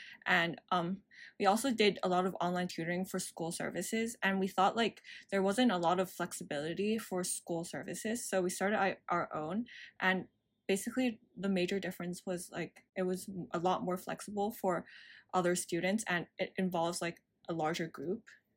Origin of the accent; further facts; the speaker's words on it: Hong Kong; I'm born and raised in Hong Kong.